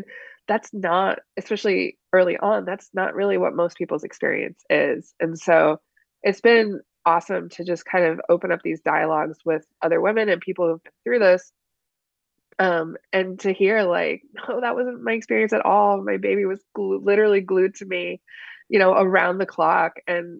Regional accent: Washington, United States; now in New York, United States; I have to say that I am in New York now, but I grew up in Eastern Washington, so it was

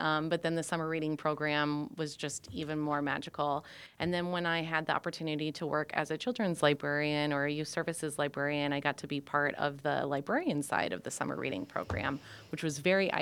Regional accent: Yankton, South Dakota, United States; I grew up in Yankton, South Dakota.

